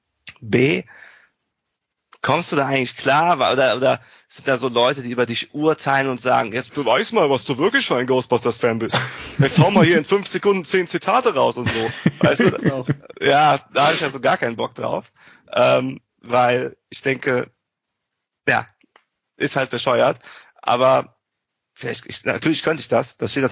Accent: Cologne, North Rhine-Westphalia, Germany; ich komme aus Köln.

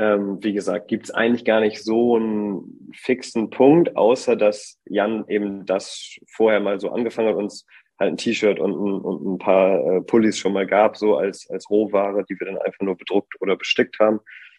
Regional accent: Bremen, Germany; now in Hamburg, Germany; Genau, ich komme ursprünglich aus Bremen, da bin ich geboren und habe da auch studiert. Mittlerweile wohne ich jetzt in Hamburg

